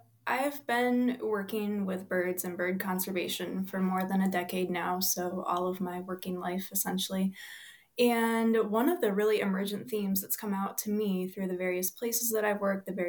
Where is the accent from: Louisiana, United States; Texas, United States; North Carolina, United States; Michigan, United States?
Michigan, United States; I grew up in Berrien County. And there was this really active bird club associated with the nature center there called the Berrien Bird Club.